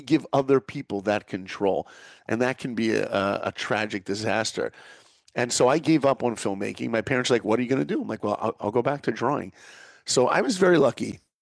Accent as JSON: {"language": "English", "region": "New York", "country": "United States", "tie": "born or raised there", "said": "So I grew up in New York, in Long Island, very far from Hollywood, very far from films."}